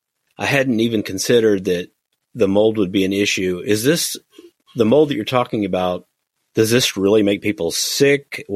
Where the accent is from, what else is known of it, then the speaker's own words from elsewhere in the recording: Kansas, United States; moved away as an adult; I was raised in Kansas and I moved to Texas later in life. I'm like, there's no basements here, but there was basements all over the place in Kansas.